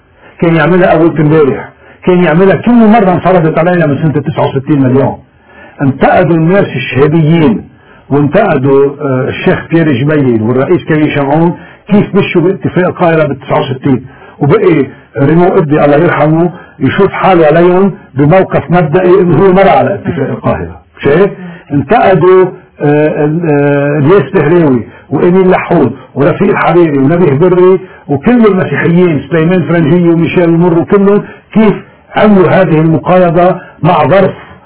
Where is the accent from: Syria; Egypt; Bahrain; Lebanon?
Lebanon; نحن كلبنانيين